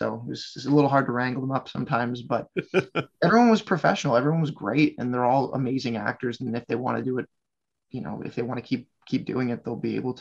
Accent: Nova Scotia, Canada; I am from Nova Scotia.

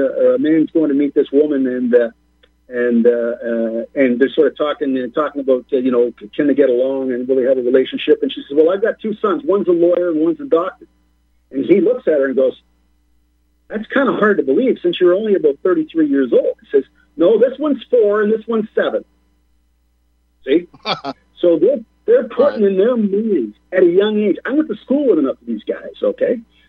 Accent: Canada; And as I said, I'm a Canadian.

